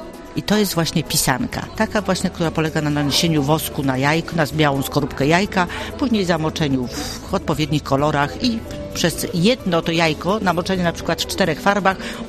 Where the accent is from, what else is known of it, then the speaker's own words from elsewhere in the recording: Żagań, Lubusz Voivodeship, Poland; now in Opole Voivodeship, Poland; ona przyjechała ze wschodu do Żagania, bo ja z Żagania pochodzę. No i to przyjechałam z domu, a później przyjechałam z powrotem tutaj na Opolszczyznę